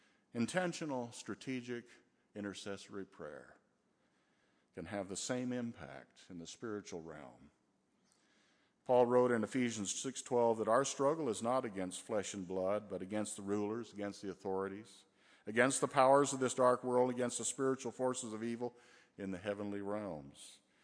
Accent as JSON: {"language": "English", "region": "Idaho", "country": "United States", "tie": "born or raised there", "said": "so we launched out in this summer-long series of revival services in Idaho and Oregon. I grew up in Idaho."}